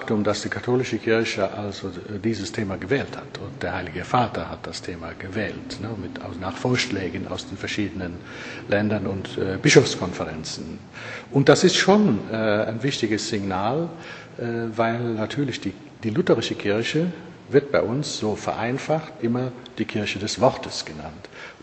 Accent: Eifel, Germany; now in Norway; ich bin schon lange dort oben, jetzt schon 27 Jahre. Ich bin aus der Eifel, das liebe ich zu sagen, weil nämlich aus der Eifel zu sein bei uns während der Schulzeit war eher ein negativer Stempel auch.

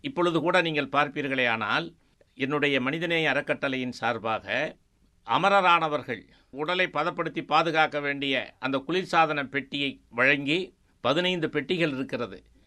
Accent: Thumbivadi, Tamil Nadu, India; born there; நான் பிறந்த ஊரான தும்பிவாடி என்று அது அடைமொழி சேர்த்து … என்று தான் நான் என்னை கட்சி நிகழ்ச்சிகளில் விளம்பரப்படுத்தி கொண்டேன்.

